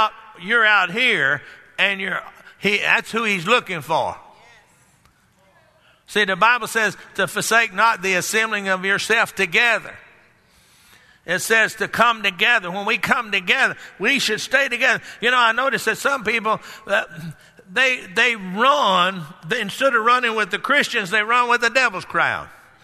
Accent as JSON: {"language": "English", "town": "Garland", "region": "Texas", "country": "United States", "tie": "born or raised there", "said": "Of course, I grew up in Garland, Texas, which is now just a part of the Dallas area. It used to be about 16 miles out of Dallas"}